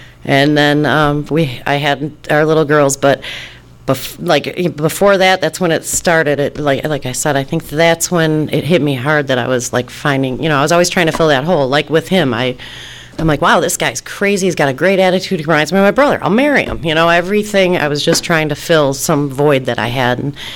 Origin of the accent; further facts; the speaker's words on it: Detroit, Michigan, United States; I'm from Detroit, and here, and like, I know this is like a small town up in Northern California.